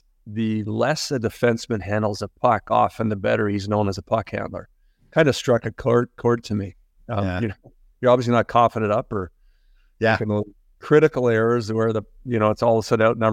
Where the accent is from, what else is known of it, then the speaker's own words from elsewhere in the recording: Ottawa, Ontario, Canada; also born or lived in Montreal, Canada; I grew up in Ottawa, Ontario, or a suburb you call it, Nepean. Born in Montreal. We moved to Ottawa, and I was quite young. My mom was from there. My dad's a Saskatchewan native